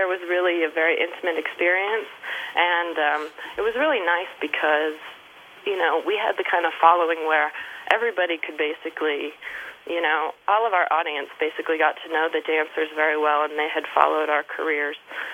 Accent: Tahoma, California, United States; now in New York, United States; I grew up on the West Shore in Tahoma, but I went to school in Tahoe City.

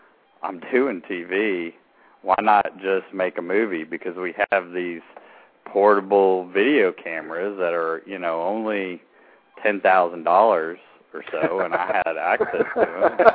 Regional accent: San Angelo, Texas, United States; also born or lived in Dallas / Fort Worth; Yes, I was originally from West Texas, San Angelo, Texas, and then I moved to Dallas and Fort Worth for a few years, and went to DeVry Institute.

